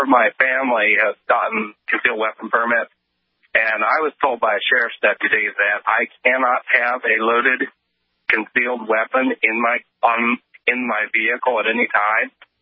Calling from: Rolette, North Dakota, United States; Rolette? Yep

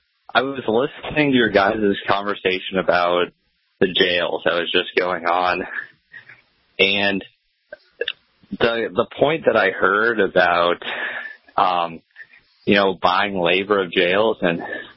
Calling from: Nebraska, United States; from Nebraska.

